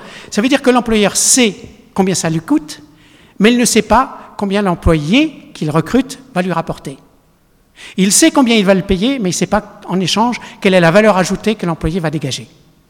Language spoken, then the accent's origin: French; East of France, France; moi je suis de l'Est, hein, donc mes cousins et une partie de ma famille sont à Montbéliard, donc j'y vais souvent